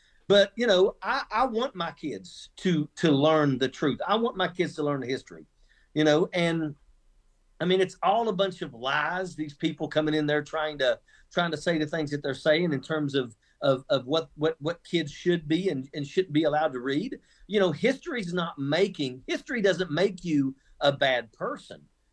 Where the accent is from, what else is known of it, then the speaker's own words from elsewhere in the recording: West Virginia, United States; I grew up in West Virginia. I can remember we had a hunter safety program when I was in grade school